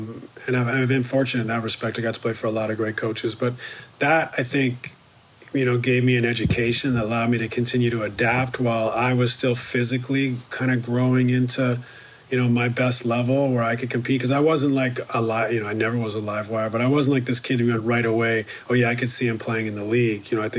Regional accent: Canada; I went to where I grew up in Canada.

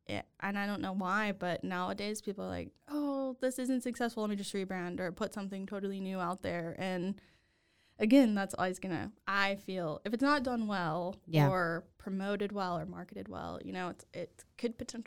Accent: Louisiana, United States; I mean, I grew up in Louisiana. My mom is from Missouri, and my dad's family is from Mississippi, so I grew up thinking I was like a full-blown Cajun in Louisiana

